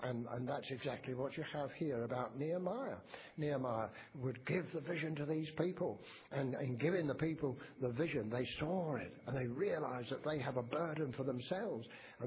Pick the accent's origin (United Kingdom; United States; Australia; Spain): United Kingdom; We often, as British people, look back to Winston Churchill.